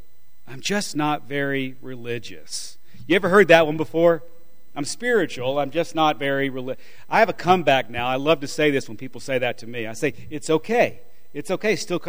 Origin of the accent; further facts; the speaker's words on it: Arkansas, United States; But I was raised in Arkansas from about second grade through college. And that's when I went off to Duke. So, yeah, I am a southerner.